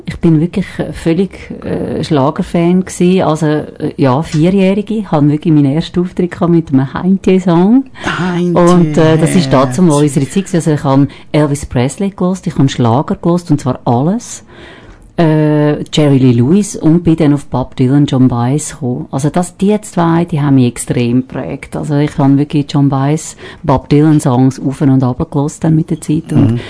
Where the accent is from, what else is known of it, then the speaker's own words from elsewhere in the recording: Buchs, St. Gallen, Switzerland; also born or lived in Mels / Zürich; Also ich bin eigentlich im Buchs aufgewachsen, Buchs St. Gallen, bin aber froh, habe ich das Dialekt nicht übernommen, Entschuldigung. Bin dann auf Mels gezogen, dort in die Schule, und dann nach einer langen Zürich gewesen